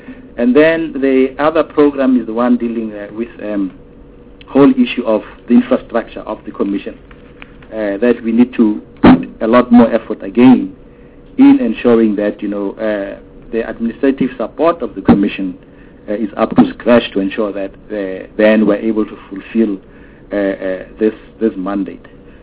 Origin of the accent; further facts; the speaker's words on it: South Africa; you can imagine what this means to you as a South African with rights. Most of our taxis do not cater for people with disabilities.